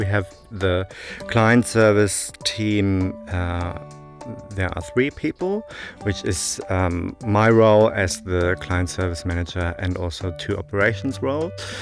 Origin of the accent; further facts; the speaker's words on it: Germany; English is a second language; moved away as an adult; And I'm from Germany, grew up there.